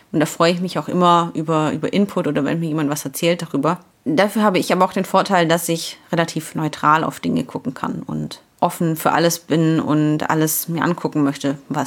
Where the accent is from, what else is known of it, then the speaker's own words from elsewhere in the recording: Ulm, Baden-Württemberg, Germany; born there; now in Cologne, Germany; gebürtig komme ich aus Ulm im schönen Schwaben. Ich bin also ein waschechter Immi, wie er im Buche steht.